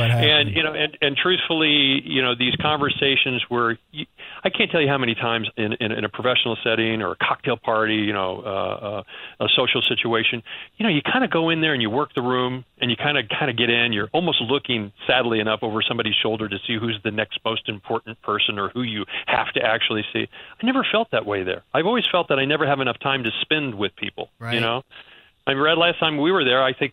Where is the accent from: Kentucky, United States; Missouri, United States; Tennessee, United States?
Missouri, United States; I'm from the Midwest. I'm from Missouri. I know exactly what an oak tree looks like